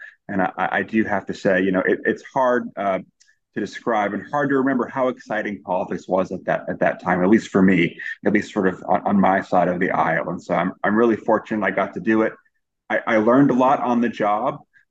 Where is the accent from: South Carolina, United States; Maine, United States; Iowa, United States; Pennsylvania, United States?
Maine, United States; Waterville; So I was, you know, an original townie. I grew up in Waterville, graduated from Waterville High School, and I ended up going to Colby College, literally up the hill.